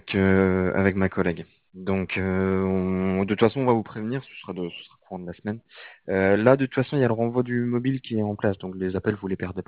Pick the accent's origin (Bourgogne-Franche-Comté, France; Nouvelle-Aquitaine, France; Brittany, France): Brittany, France; Brest; Je viens de Brest à la base, donc les embouteillages, merci, mais non merci.